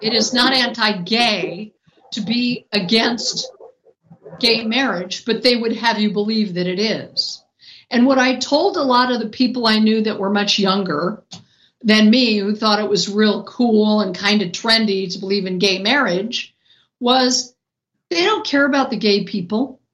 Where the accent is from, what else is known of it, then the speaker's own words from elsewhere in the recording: Colorado, United States; and I'm from Colorado